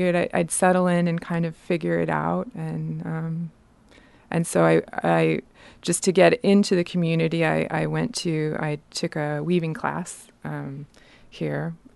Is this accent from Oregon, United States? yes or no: yes; Grants Pass, Oregon, United States; moved away as an adult; also born or lived in Los Angeles; Well, I grew up in Southern Oregon in Grants Pass, and I had a dream of becoming a fashion designer from a really young age.